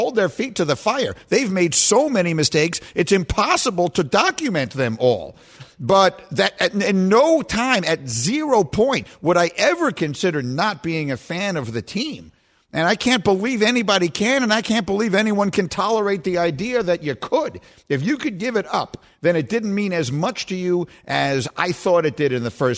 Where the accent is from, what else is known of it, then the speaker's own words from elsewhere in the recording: New York City, New York, United States; the apartment I grew up in New York City